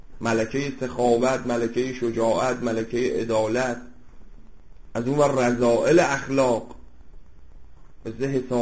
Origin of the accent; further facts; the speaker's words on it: Iran; بحث ایرانیه، ما ایرانی هستیم